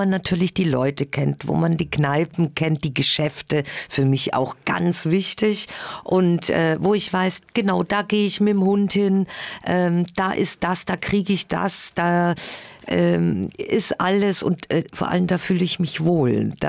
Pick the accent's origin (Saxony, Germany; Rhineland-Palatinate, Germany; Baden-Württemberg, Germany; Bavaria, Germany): Bavaria, Germany; Munich; born there; now in Berlin, Germany; wenn ich mal aus München, aus meinem Geburtsort wegziehen sollte, dann ist es Berlin. Und so ist es passiert.